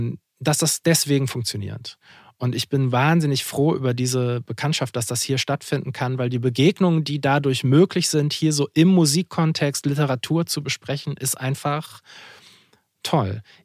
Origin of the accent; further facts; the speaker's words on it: Hamburg, Germany; born there; Ja, ich bin in Hamburg geboren.